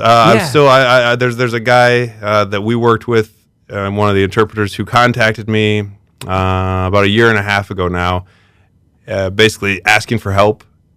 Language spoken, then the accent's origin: English; Geneseo, Illinois, United States; born there; also born or lived in Andover; Well, I was born in Geneseo, and then we went to Andover after that, and I lived in Andover till I was about two.